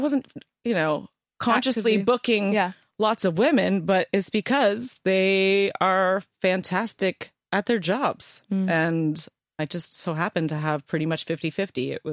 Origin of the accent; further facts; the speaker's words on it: Canada; now in England, United Kingdom; I think it's because I'm Canadian.